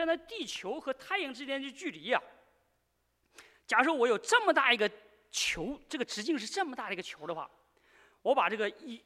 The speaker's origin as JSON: {"language": "Chinese", "country": "China", "said": "我们大陆哈，我是大陆人，所以比较大了解大陆。"}